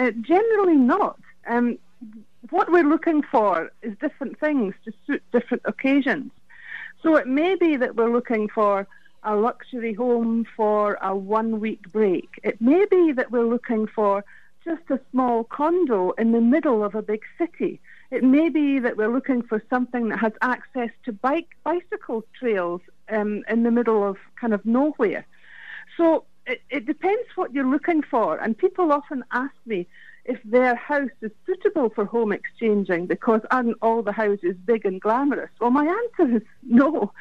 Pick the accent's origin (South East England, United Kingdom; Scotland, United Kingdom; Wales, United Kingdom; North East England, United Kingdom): Scotland, United Kingdom; accent: Scottish; now in Brisbane, Australia; Well, my accent is from Scotland, although I haven't lived in Scotland since 1986. My home nowadays is Brisbane in Australia.